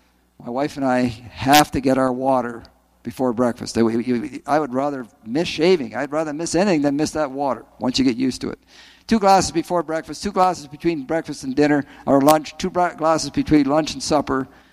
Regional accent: Ottawa, Ontario, Canada; I came from Ottawa. And in our home in Ottawa, the water came right out of the Ottawa River, right into our tap.

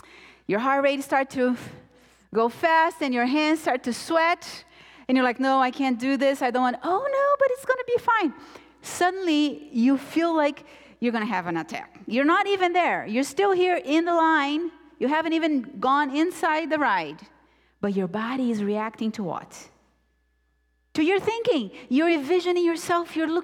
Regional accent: Brazil; I come from a place, Brazil, I'm originally from Brazil

